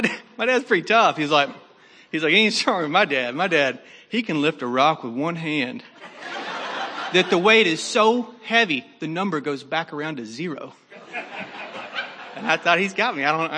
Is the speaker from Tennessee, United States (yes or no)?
yes; Hartsville, Tennessee, United States; So I was born in Tennessee, in Hartsville, where we were little kids.